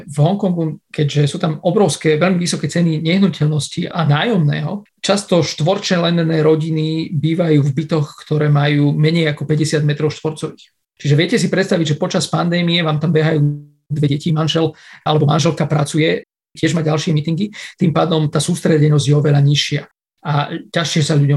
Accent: Kežmarok, Prešov Region, Slovakia; also born or lived in Spišská Nová Ves / Poland; Narodil som sa v Spišskej Novej Vsi a vyrastol som v Kežmarku, čiže som Tatranec. V 80. rokoch môj otec bol profesorom slovakistiky v Poľsku. A ako malý chlapec som sa naučil po poľsky.

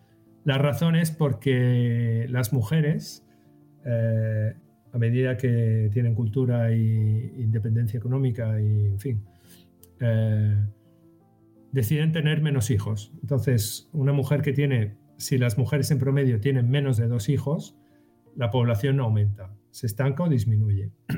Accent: Western Sahara; also born or lived in Sahrawi refugee camps; yo soy saharaui y estuve, de pequeño estuve en los campamentos de refugiados del Sahara

